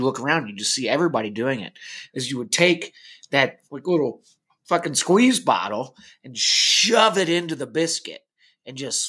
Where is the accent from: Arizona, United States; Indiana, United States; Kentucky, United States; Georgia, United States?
Kentucky, United States; Louisville; It was like an hour drive from Louisville, Kentucky, my hometown.